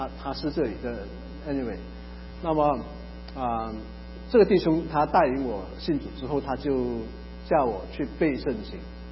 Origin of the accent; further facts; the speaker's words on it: Malaysia; first language Cantonese; 我是从马来西亚来的广东人，我会讲广东话，可是我们在学校念书是用这个国语的，所以我平时都是念书都用国语